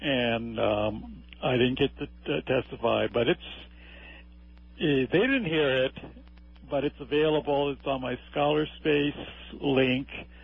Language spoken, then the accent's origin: English; Honolulu, Hawaii, United States; Well, I was born and raised in Honolulu. I went to University High School for all 12 years.